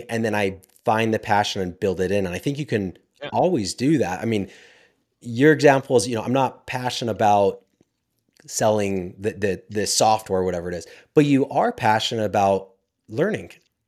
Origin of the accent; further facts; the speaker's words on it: Utah, United States; I grew up in Utah. I still don't keep my freaking door locked half the time.